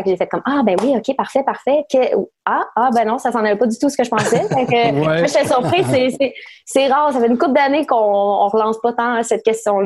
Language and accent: French; Sainte-Julie, Quebec, Canada; Je venais de Sainte-Julie.